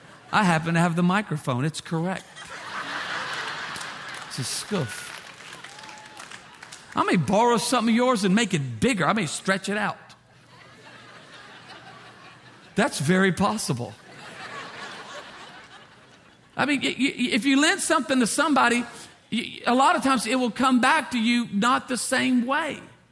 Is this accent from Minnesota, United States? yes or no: yes; Minnesota, United States; Never heard of that. We're from Minnesota.